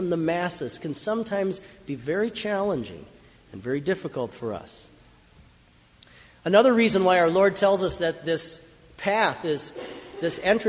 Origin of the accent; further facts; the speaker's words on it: Mankato, Minnesota, United States; When I was a little boy, I grew up right here in Mankato